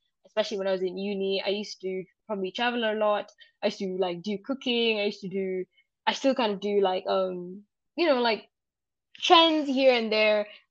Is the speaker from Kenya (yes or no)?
yes; Nyeri, Nyeri County, Kenya; also born or lived in Nairobi; I was a Nyeri kid. Shout out to Mount Kenya Academy. I was in Mount Kenya Academy. So I was I was raised in Nyeri, but born in Nairobi.